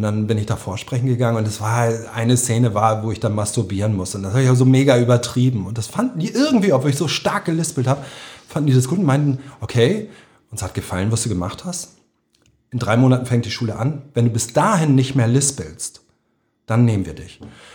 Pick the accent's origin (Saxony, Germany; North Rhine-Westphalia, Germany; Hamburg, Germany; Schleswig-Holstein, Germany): Hamburg, Germany; moved away; ich bin aus Hamburg, ich bin so und so alt